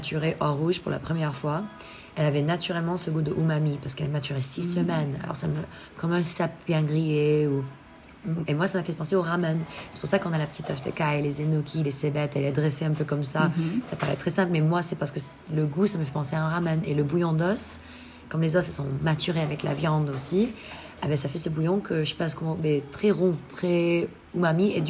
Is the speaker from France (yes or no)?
no; Seattle, Washington, United States; parce que je viens de Seattle, et pour nous, bah, c'est les meilleurs crabes.